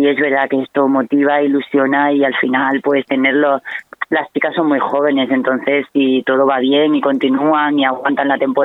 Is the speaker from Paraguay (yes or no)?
no; Extremadura, Spain; estar ahí nosotros como extremeños, pues para nosotros es un orgullo y una satisfacción